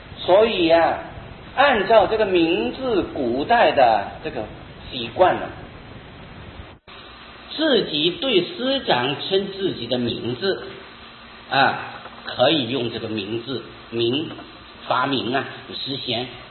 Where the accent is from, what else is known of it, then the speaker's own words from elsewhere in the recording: Taiwan; 我们台湾人的习惯叫做乃名瓦名了